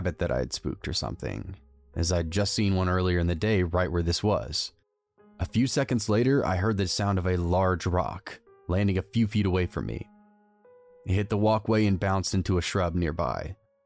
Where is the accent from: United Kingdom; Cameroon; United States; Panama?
United States; Oregon; now in Las Vegas, United States; I grew up in Oregon, so I really love the rain, and for the past 10 years we've lived in Vegas